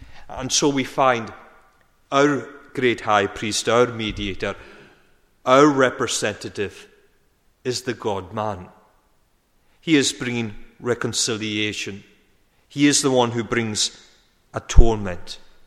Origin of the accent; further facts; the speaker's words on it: Scotland, United Kingdom; our own history as a Scottish nation